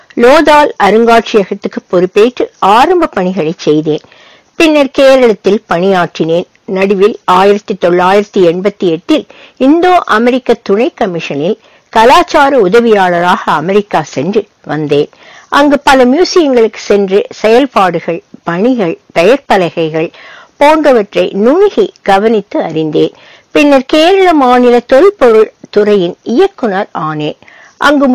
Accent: Chidambaram, Tamil Nadu, India; நான் பிறந்து வளர்ந்தது சிதம்பரத்தில். அது பாரம்பரிய பெருமை மிக்க நகரம்.

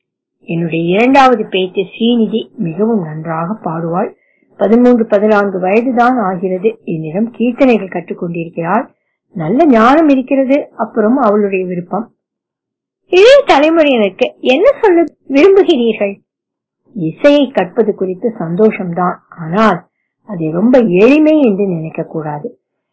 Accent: Madurai, Tamil Nadu, India; நான் மதுரையைச் சேர்ந்தவன். சின்ன வயதிலிருந்தே இஷ்ட தெய்வம் மீனாட்சி தான்.

